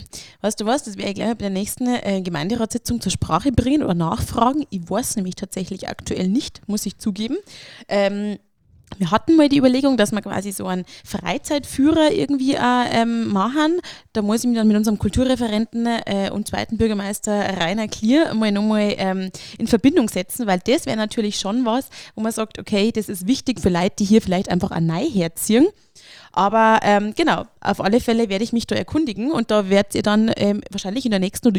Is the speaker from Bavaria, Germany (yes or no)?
yes; Bavaria, Germany; wenn man sich ihn halt vorstellt sozusagen, als Bayer, den Himmel.